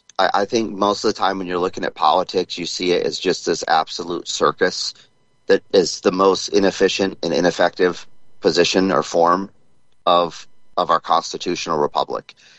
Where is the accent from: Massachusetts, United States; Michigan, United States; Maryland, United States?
Michigan, United States; back to Crawford County for the Asaba Canoe Marathon, my hometown county. I'm really looking forward to getting back home